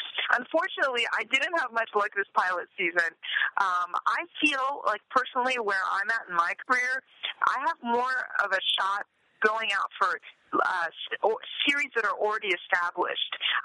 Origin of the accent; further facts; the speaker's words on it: Washington, District of Columbia, United States; I remember I'm from Washington.